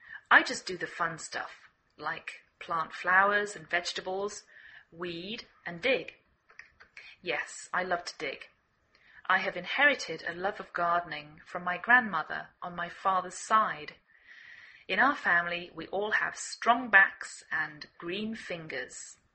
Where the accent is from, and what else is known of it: England, United Kingdom; now in United States